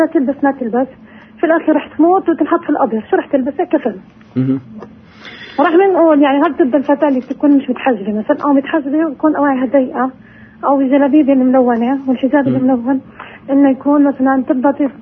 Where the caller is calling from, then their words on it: Lebanon